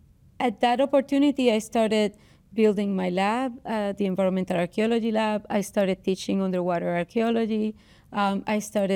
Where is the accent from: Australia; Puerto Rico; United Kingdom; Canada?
Puerto Rico; I grew up in Puerto Rico.